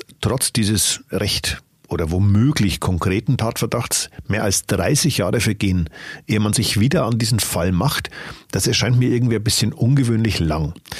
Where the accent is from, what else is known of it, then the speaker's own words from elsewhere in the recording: Bavaria, Germany; der ist natürlich auch bei uns in der Oberpfalz da.